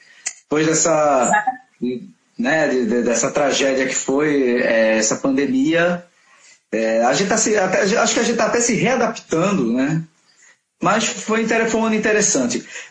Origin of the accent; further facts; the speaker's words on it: Recife, Pernambuco, Brazil; now in Porto Velho, Brazil; eu não sou de Porto Velho, né? Eu sou de Recife. Mas desde que eu cheguei aqui